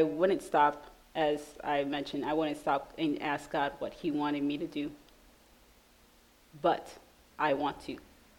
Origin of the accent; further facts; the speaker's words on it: New York, United States; please, I've never been here before. I'm from New York. Please help me.